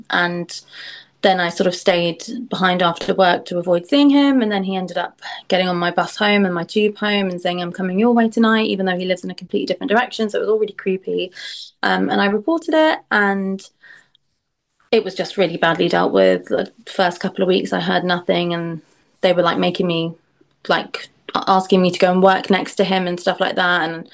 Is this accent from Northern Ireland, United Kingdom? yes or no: no; London, United Kingdom; I'm from Southwest London.